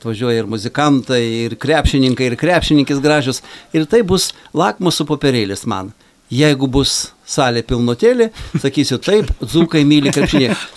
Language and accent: Lithuanian; Kaunas, Kaunas County, Lithuania; šiandieną buvom Kaune, aš kaunietis